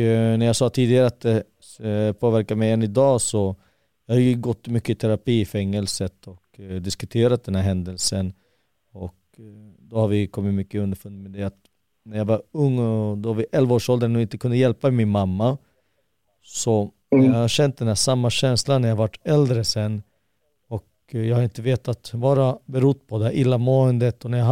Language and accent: Swedish; Jordbro, Stockholm County, Sweden; Södra Stockholm, Jordbro, i Haninge kommun.